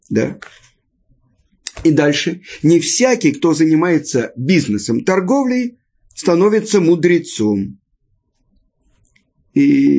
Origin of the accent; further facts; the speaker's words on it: Russia; Обычно мы, люди из России, ставим что-то и горячительное.